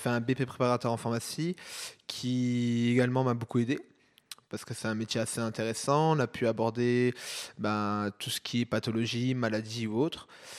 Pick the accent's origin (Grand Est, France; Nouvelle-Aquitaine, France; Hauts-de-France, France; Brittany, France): Grand Est, France; Saint-Dié-des-Vosges; also born or lived in Épinal / Nancy; je suis originaire de la Lorraine, plus précisément des Vosges, de Saint-Dié-des-Vosges.